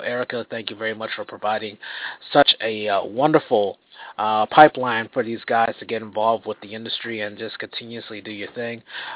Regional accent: Boston, Massachusetts, United States; proud as a Bostonian and as a person who loves this business.

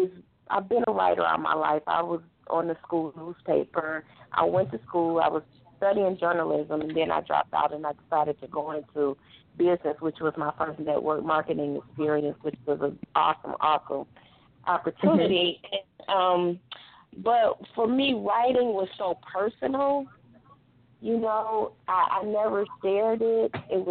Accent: Detroit, Michigan, United States; also born or lived in Jackson; I'm just a simple gal, born in a little town called Jackson, Michigan. I grew up in Detroit

